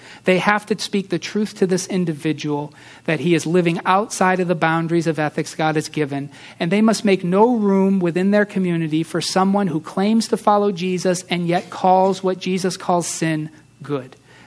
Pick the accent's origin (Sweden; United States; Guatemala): Sweden; I'm from Sweden originally, so that included my ancestors.